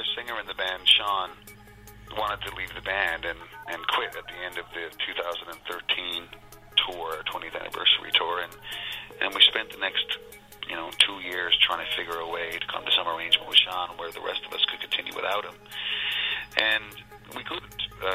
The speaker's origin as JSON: {"language": "English", "region": "Newfoundland and Labrador", "country": "Canada", "said": "I always say one of the greatest things about being a Newfoundlander is no matter where you go, the weather is better."}